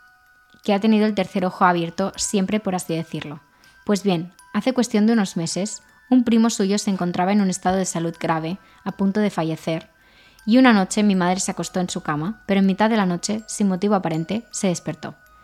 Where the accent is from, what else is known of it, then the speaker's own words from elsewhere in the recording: Guatemala; Yo soy del país de Guatemala. En Guatemala hay leyendas urbanas